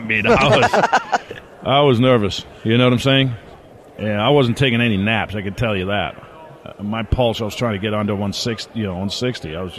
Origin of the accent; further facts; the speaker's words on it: Denmark; growing up in Denmark, loving soccer and watching Premier games all the time on Saturdays, that's what was on telly, was the Premier League.